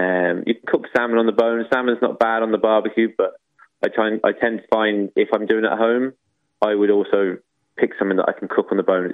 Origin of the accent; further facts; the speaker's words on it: England, United Kingdom; Being English, I like an eat a mess.